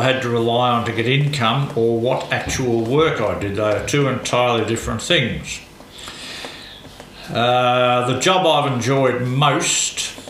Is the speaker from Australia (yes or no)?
yes; Geelong, Victoria, Australia; born there; I was born in Geelong.